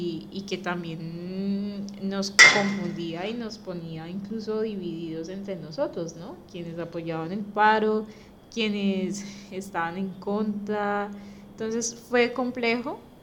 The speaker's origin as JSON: {"language": "Spanish", "town": "Cali", "region": "Valle del Cauca", "country": "Colombia", "said": "nos dividió como familia caleña"}